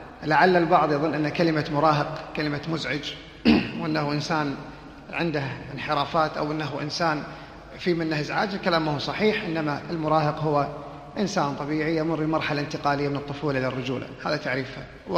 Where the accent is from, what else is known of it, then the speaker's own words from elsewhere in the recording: Kuwait; فهو شيخ مشهور عندنا في الكويت وكذلك في المنطقة